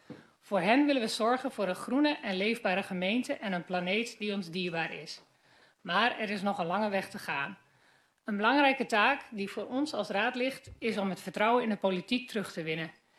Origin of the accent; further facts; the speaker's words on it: Westerkwartier, Groningen, Netherlands; Ik ben een trotse Groninger. Geboren en getogen in de gemeente Westerkwartier ben ik opgegroeid met veel groene ruimte en de luxe van groene speelplekken.